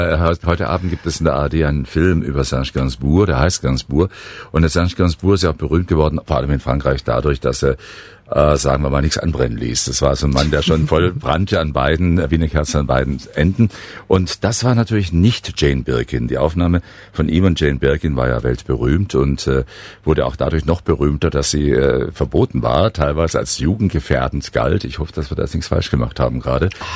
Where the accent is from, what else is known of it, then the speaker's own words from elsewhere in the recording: Cologne, North Rhine-Westphalia, Germany; ich komme aus Köln.